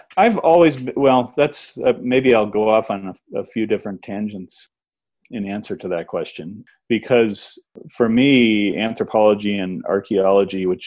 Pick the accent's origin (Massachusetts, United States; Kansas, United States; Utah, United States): Massachusetts, United States; And I was growing up in Massachusetts, so I'd never been to Colorado before.